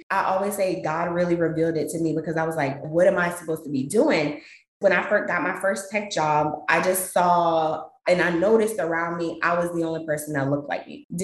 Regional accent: Nigeria; I'm Nigerian. So if you know anything about Nigerian culture, we are extravagant in everything that we

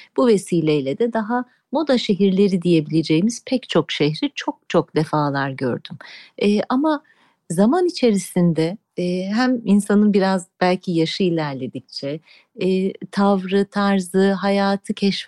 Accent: Bursa, Turkey; Hani ben Bursa'da büyüdüm ve Uludağ çocuğuyum.

